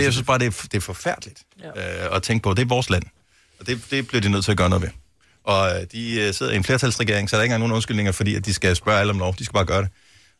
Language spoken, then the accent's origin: Danish; Bogense, Region of Southern Denmark, Denmark; jeg voksede op i Bogens ude ved molen